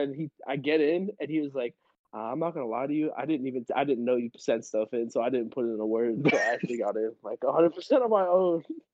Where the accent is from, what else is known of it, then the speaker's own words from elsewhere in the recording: Virginia, United States; I'm from Virginia.